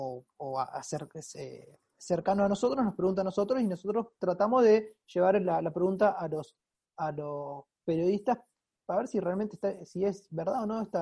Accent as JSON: {"language": "Spanish", "region": "Córdoba", "country": "Argentina", "said": "de mi caso yo soy de Córdoba"}